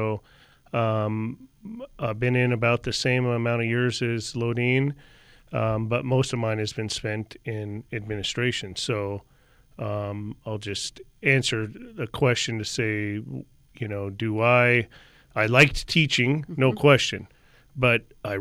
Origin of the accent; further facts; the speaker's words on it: Montana, United States; So originally I grew up in Montana. Okay. We made it to California.